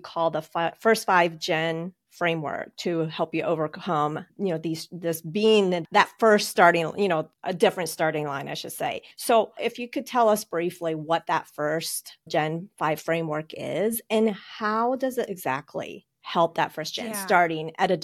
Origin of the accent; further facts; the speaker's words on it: Colombia; now in United States; my dad being American and my mom being in Colombia, just seeing early on how the differences and how they perceive money